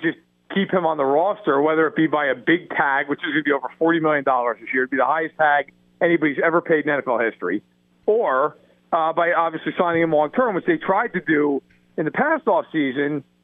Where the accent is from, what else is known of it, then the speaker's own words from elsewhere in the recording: New York, United States; I'm from New York, and I can tell you, most people I know who are Jets fans do not give them a pass.